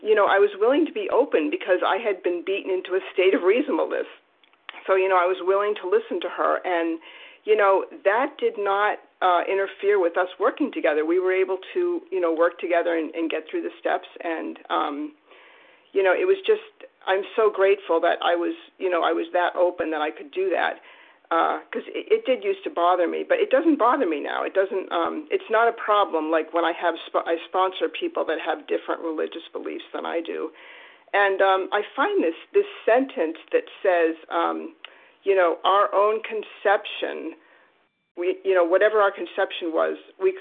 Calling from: New Hampshire, United States; Thank you for your service. I'm calling in from New Hampshire.

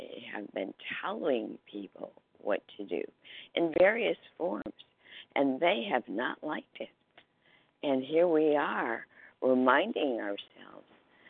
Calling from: Seattle, Washington, United States; I'm calling from Seattle, Washington.

